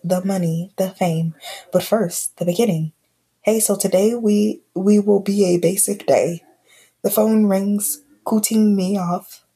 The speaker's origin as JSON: {"language": "English", "town": "Brooklyn", "region": "New York", "country": "United States", "accent": "Brooklyn", "said": "I'm from Brooklyn, so I have kinda"}